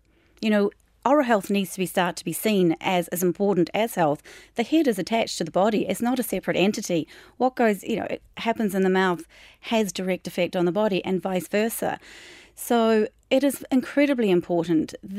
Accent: New Zealand; I know I'm from New Zealand. It's a different system over there. When I was a child, it was run through the schools.

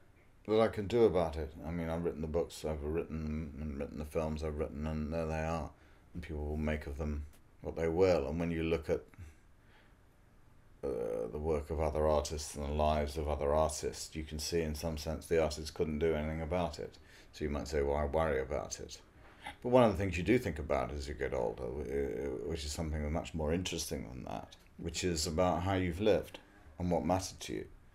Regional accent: United Kingdom; growing up in Britain as a mixed-race kid in the 60s and 70s.

